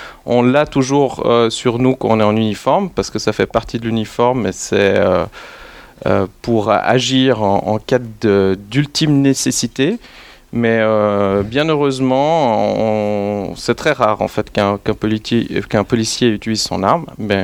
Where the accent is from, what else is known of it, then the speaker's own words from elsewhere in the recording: Morges, Vaud, Switzerland; now in Fribourg, Switzerland; j'ai grandi à Morges, alors c'est un petit clin d'œil à ma jeunesse.